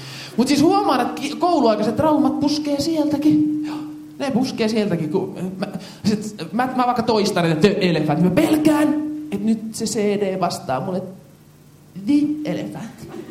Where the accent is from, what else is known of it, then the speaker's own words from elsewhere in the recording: Jyväskylä, Central Finland, Finland; Mä oon itse jyväskyläläinen ja mulla on 3 lasta